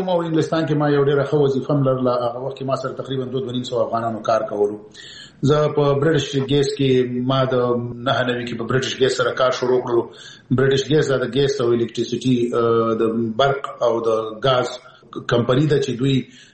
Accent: Peshawar, Khyber Pakhtunkhwa, Pakistan; زه پېښور کې د اول صف نه نیولې تر 12 پورې مالته درس ویلی دی.

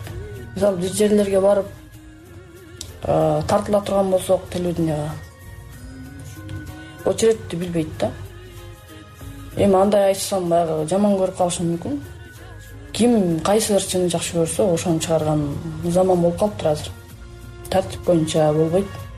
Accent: China; moved away as an adult; now in Kyrgyzstan; Тарыхый мекениме чынын айтсам толук кандай көнө албай жатам. Себеп дегенде тиякта Кытайда ата энең, апаңды сагынасың, бир туугандарыңды сагынасың дегендей, анан эми мен бул жакта жалгызмын да.

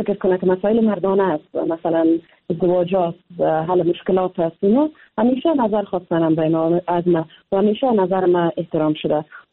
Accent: Afghanistan; من افغانستان مرا ساخته، با وجود از اینکه مشکلات داره، اما من یک افغان هستم

